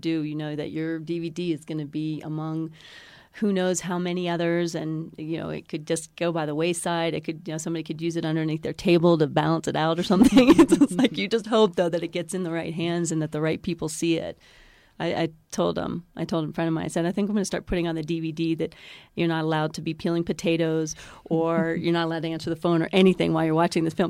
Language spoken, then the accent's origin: English; Ohio, United States; also born or lived in Arizona / New York; I'm from Ohio originally.